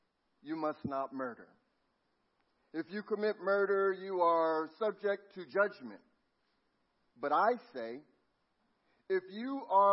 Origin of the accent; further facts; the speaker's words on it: Los Angeles, California, United States; Growing up in Los Angeles, we didn't really get fall too much, you know.